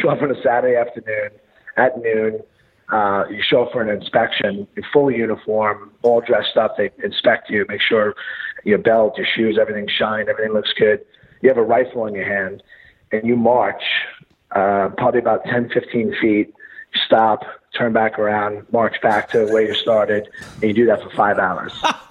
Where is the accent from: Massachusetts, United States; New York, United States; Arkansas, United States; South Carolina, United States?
New York, United States; growing up in New York, Boston, those towns, like sports is just your whole life, Spent a lot of time in Madison Square Garden.